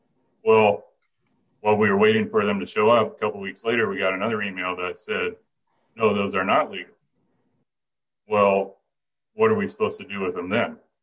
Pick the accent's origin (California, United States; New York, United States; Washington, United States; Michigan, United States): Washington, United States; Goldendale; I'm from Klickitat County in Goldendale, Washington.